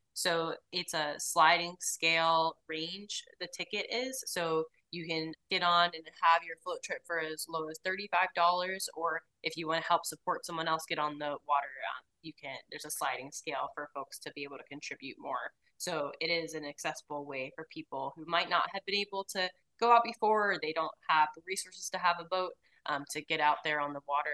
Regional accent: Mount Pleasant, Pennsylvania, United States; Yeah, so I grew up in Mount Pleasant. Right now, our office is only about 20 minutes away from there.

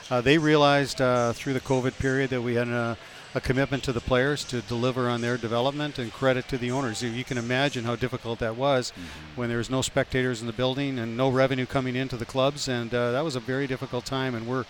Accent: Saskatchewan, Canada; growing up in Saskatchewan, you always know everything about those teams out there.

